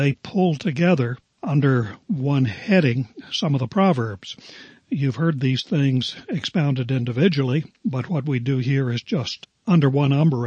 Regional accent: West Virginia, United States; I grew up in West Virginia, not to imply that everybody in my native state is cut out of the same mold, but it is kind of the habit of West Virginians, hillbillies, to speak their mind

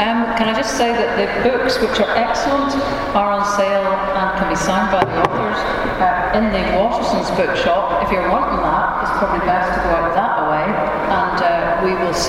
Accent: Wolverhampton, West Midlands, United Kingdom; born there; I mean, I was born in Wolverhampton.

